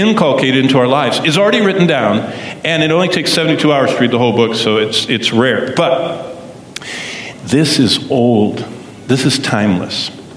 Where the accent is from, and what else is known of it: Lansing, Michigan, United States; born or raised there